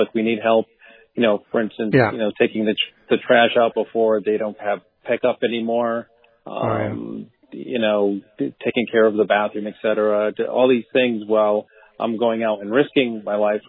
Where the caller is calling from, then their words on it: Connecticut, United States; I'm calling from Connecticut, and as you know, we're going through the coronavirus.